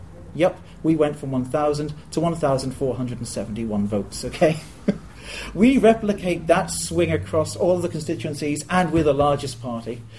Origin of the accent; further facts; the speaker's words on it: Belfast, Northern Ireland, United Kingdom; born there; When I pointed out I was born in the Shankill, one of the guys nearly hit me.